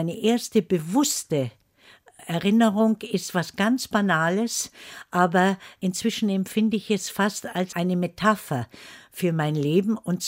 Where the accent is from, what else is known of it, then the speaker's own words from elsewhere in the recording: Silesian Voivodeship, Poland; born there; Ich bin ja geboren in Oberschlesien, Auschwitz war nicht weit.